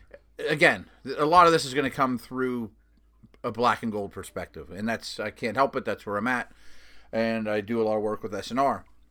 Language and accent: English; Jacksonville, Florida, United States; starting with the one here that happened in my hometown, a crazy game. Jacksonville 45, Steelers 42.